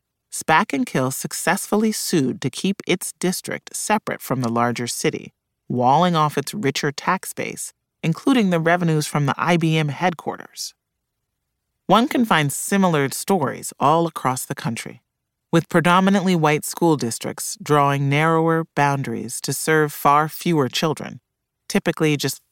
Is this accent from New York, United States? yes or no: yes; Poughkeepsie, New York, United States; I'm from Poughkeepsie High